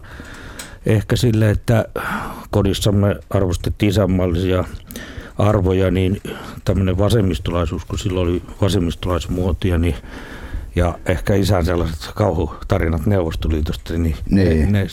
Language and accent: Finnish; Lahti, Päijät-Häme, Finland; Kiva mennä sinne, kun se on myös kotikaupunkini, niin, jossa 89-vuotias äitini asuu.